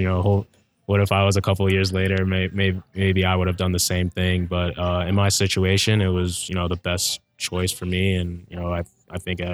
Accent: Bowie, Maryland, United States; I'm from Bowie, Maryland. So I'm about like 25 minutes outside of DC.

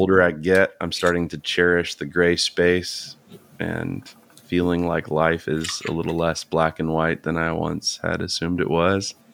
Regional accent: Florida, United States; I am from Florida. I'm not the Florida man that you've no doubt heard about in the newspapers

